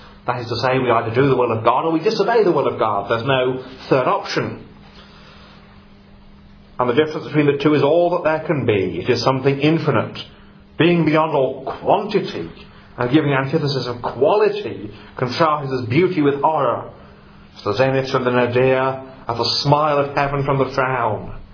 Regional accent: Norwich, East of England, United Kingdom; Martineau was from Norwich, my hometown.

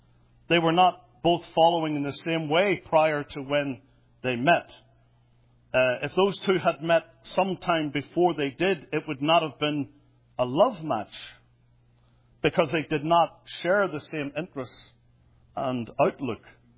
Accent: Belfast, Northern Ireland, United Kingdom; now in United States; A guy from Belfast, Northern Ireland, a woman from Iowa.

